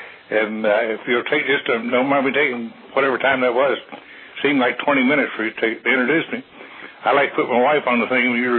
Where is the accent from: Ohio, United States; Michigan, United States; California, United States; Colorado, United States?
Ohio, United States; Dayton; moved away as an adult; now in Louisiana, United States; 1930, I was born in Dayton, Ohio, at St. Elizabeth Hospital. Been about 78 years ago. And lived there for the first 37 years of my life. And then moved to Louisiana